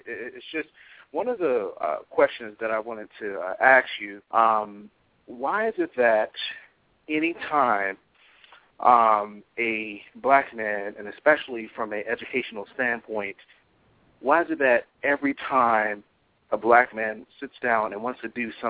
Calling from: Barron Springs, Michigan, United States; I'm calling from Barron Springs, Michigan.

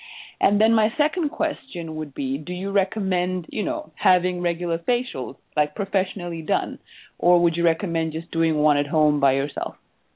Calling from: Germany; Hi, I'm calling from Germany.

